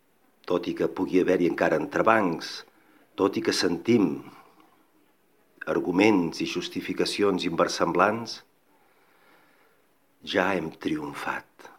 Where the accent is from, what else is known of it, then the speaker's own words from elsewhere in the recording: Catalonia, Spain; com hem vist amb molt d'orgull com a catalans diumenge passat